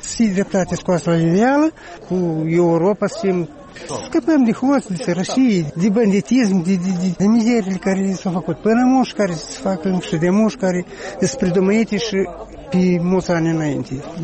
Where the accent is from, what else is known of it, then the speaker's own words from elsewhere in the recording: Moldova; eu sunt fericit că eu sunt moldovan. Mă mândesc cu patria mea, cu Republica Moldova, cu România. Noi suntem tăți din România.